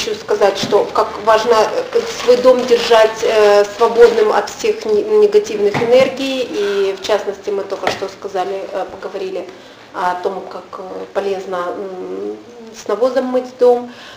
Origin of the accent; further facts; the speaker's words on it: Russia; в той стране, откуда мы родом, а из России